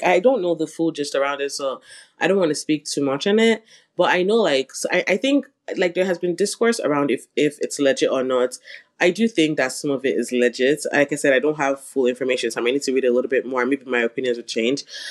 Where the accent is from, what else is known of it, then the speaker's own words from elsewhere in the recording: Imo, Nigeria; I was like, oh, I'm Igbo. They're like, oh, okay. Well, like, you know, where? And I was like, oh, I'm from Imo.